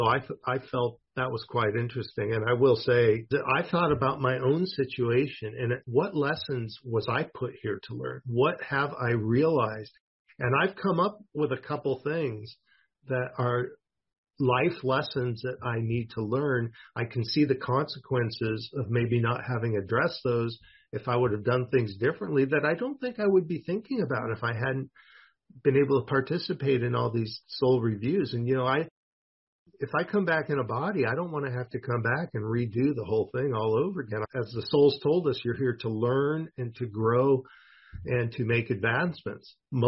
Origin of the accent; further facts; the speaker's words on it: West Coast, United States; accent: West Coast; If you call my West Coast accent an accent, sounds just like me.